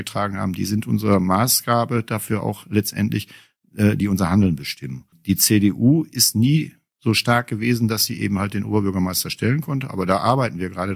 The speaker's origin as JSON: {"language": "German", "town": "Bottrop", "region": "North Rhine-Westphalia", "country": "Germany", "tie": "born or raised there", "said": "Bottrop hat mich zu dem gemacht, was ich heute bin. Ich bin in Bottrop aufgewachsen. Ich bin zwar hier nicht geboren, aber ich habe seit meiner frühen Kindheit hier mein Leben verbracht."}